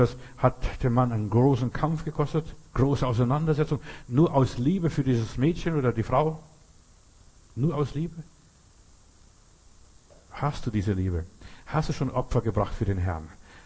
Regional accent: Bavaria, Germany; Ich bin in Bayern groß geworden. Wir wohnten eine Weile in Bayern, Niederbayern, im tiefsten Bayern und so weiter.

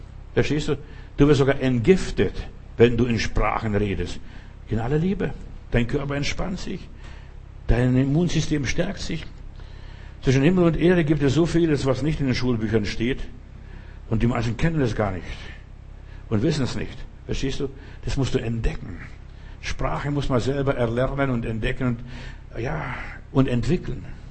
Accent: Lithuania; first language Lithuanian; German is a second language; moved away; Weißt du, ich bin jetzt so viele Jahre aus Litauen draußen, das war meine Muttersprache mal

